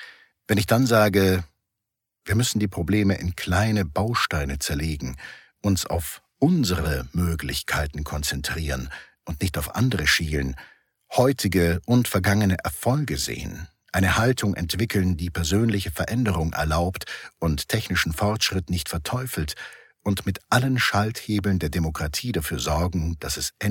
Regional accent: Bonn, North Rhine-Westphalia, Germany; born there; Das passt doch nicht zum Rheinländer, schließlich bin ich gebürtiger Bonner.

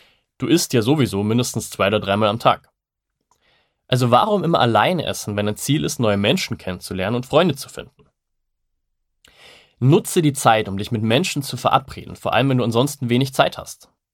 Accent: Regensburg, Bavaria, Germany; In meiner Heimat Regensburg sind Shisha-Bars meistens eher etwas heruntergekommen

